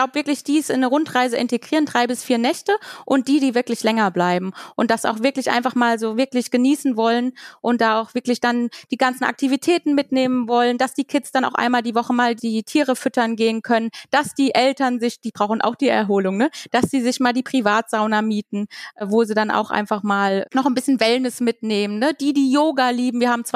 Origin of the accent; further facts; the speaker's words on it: Germany; da gibt's jetzt nicht so die Fahrradwege, wie wir das so als Deutsche so kennen, ne?